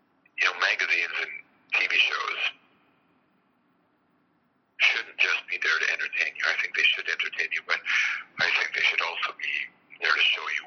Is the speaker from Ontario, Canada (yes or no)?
yes; Toronto, Ontario, Canada; I'm from Toronto. There is no outdoors here for me, right? So the outdoors for me, like, I live right downtown. I work right downtown.